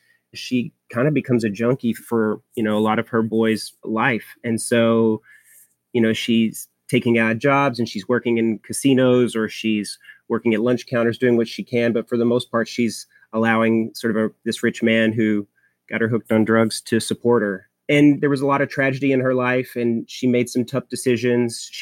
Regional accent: Hot Springs, Arkansas, United States; Well, I grew up there in the 1980s and the gambling business was not that far gone at that point.

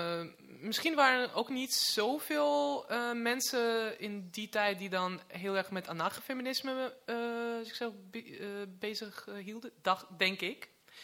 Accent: Latvia; Dutch is a second language; now in Netherlands; Ik kom uit Letland

